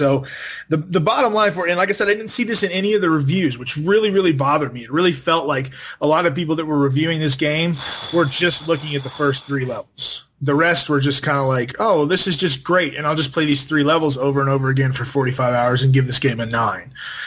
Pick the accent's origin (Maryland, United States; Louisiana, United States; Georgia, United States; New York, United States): Georgia, United States; Right, and so, I'm from Georgia. We don't have seasons here. It's hot as fuck all the time, or it's snowing.